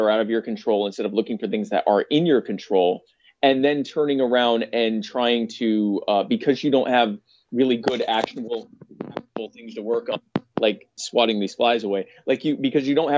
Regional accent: South Carolina, United States; I come from South Carolina where I deal with a lot of mosquitoes.

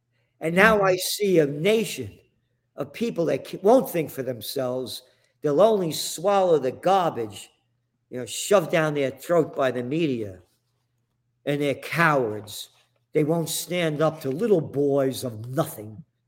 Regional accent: United States; I'm only me because I'm an American.

